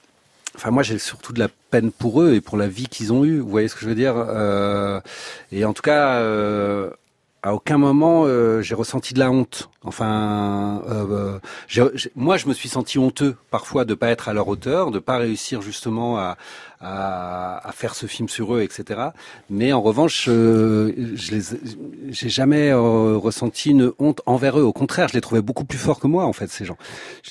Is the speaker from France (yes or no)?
yes; France; quitte à venir en tant que français